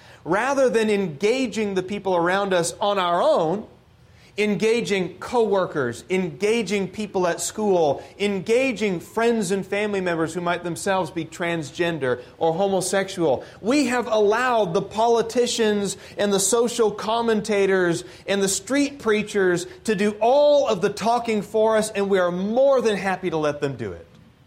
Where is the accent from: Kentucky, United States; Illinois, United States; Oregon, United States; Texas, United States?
Oregon, United States; Portland; I grew up in Portland, so you know that I saw this often.